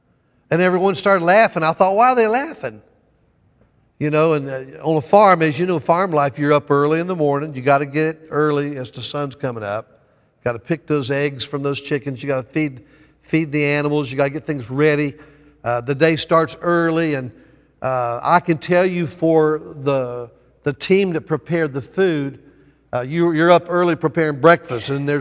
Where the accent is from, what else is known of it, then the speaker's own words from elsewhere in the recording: Atlanta, Georgia, United States; I come from a tradition in the South. I grew up in Georgia, and all my family were farmers in Alabama, northern Florida, southern Georgia. And I grew up in Atlanta myself, but I spent my summers on the farm.